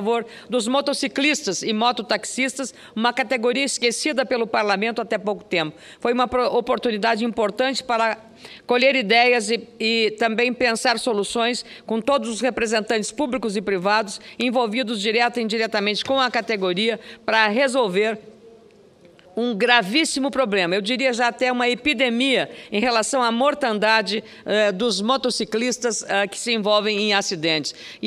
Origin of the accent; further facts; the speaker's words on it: Lagoa Vermelha, Rio Grande do Sul, Brazil; assinada pelo ex-prefeito da minha terra, Lagoa Vermelha, Moacir Volpato